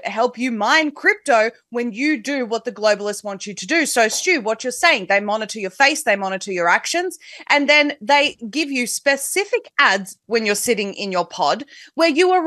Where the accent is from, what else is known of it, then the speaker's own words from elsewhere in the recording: Australia; and other countries, like my hometown in Australia, are discussing how they will implement it.